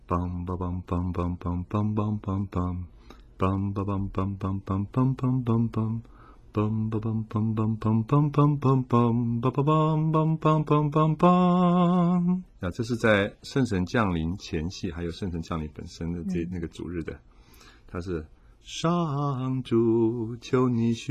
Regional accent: China; 我们希望我们中国人也能够唱答唱咏，所以我们想把它编成歌册

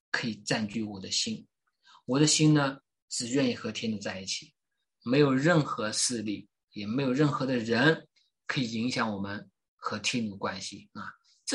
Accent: China; 你看我们中国人说，那个有些人呢，就是破坏人家的家庭，叫狐狸精哈。

